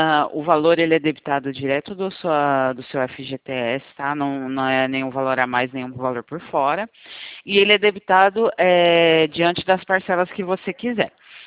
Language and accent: Portuguese; Valinhos, São Paulo, Brazil; eu sou de Valinhos. Valinhos, São Paulo.